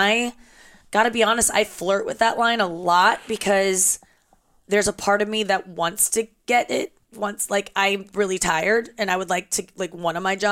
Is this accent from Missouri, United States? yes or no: yes; St. Louis, Missouri, United States; I was raised in St. Louis.